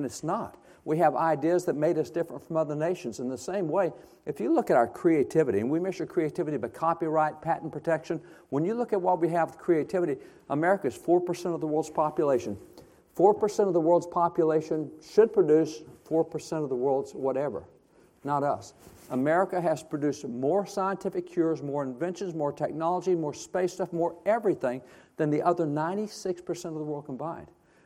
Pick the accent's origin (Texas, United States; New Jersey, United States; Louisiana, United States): Texas, United States; I'm a cowboy from Texas, really simple life.